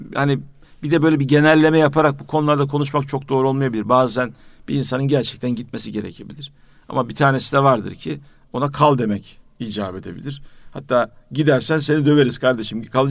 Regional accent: Merzifon, Amasya, Turkey; Ben Merzifon'da büyüdüm.

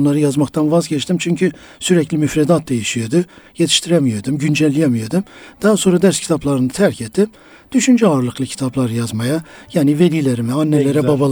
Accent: Muş, Muş Province, Turkey; Muş'ta doğdum. İşte ilk orta liseyi Muş'ta bitirdikten sonra daha sonra öğretmenlik sınavı başladı.

